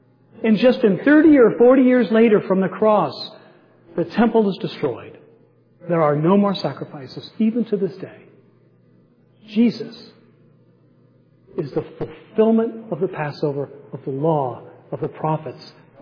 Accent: Canton, Ohio, United States; I grew up in Canton, Ohio. And in Canton, there was the McKinley National Monument.

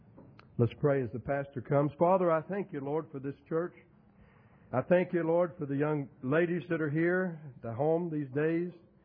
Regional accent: the South, United States; I grew up in the South, and we would talk about that.

